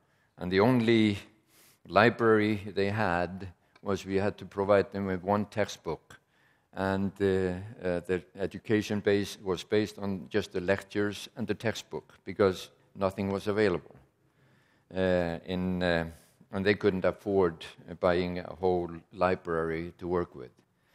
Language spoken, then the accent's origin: English; Iceland; actually, I come from Iceland, and it isn't nearly as cold as the name seems to suggest.